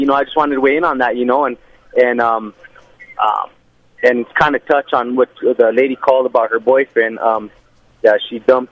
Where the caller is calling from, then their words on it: Colorado, United States; Hey, so I was calling from Colorado.